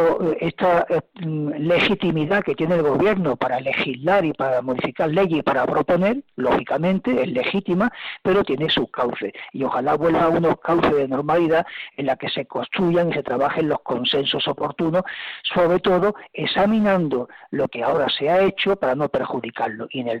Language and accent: Spanish; Andalusia, Spain; Y muchas veces no somos capaces de pensar como andaluces porque tenemos sobreinformación del resto de España, pero no de nuestro propio territorio.